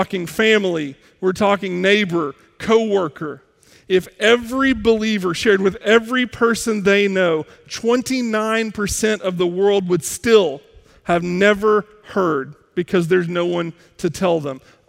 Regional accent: United States; I had the fortune of growing up in America where I can find a Bible if I want one.

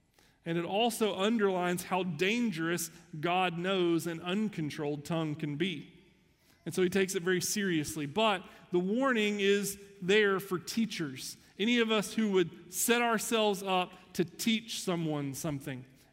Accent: Kentucky, United States; now in Texas, United States; I'm from Kentucky. You would think I would love and enjoy horses.

